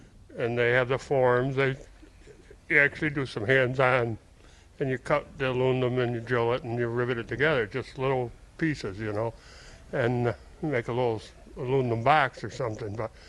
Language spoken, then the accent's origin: English; New York, United States; I'm 20 miles south of Syracuse, New York.